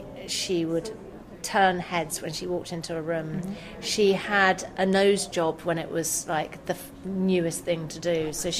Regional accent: London, United Kingdom; I grew up in London until I was nearly four. Mm-hmm. And then my mum and dad split up. Mm-hmm. And my mum took me down to live with my granny in the country. So from four to 13, mm-hmm. I lived in the country, okay, with my granny.

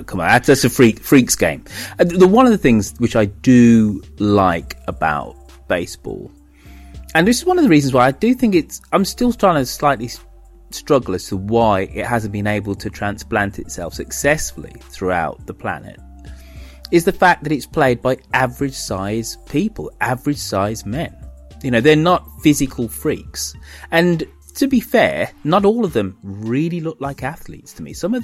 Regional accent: United Kingdom; even as a Brit who's not into baseball

